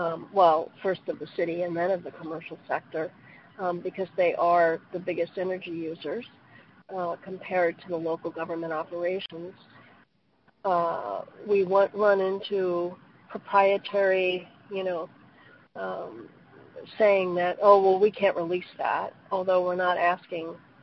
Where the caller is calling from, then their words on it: Wisconsin, United States; I'm calling from Wisconsin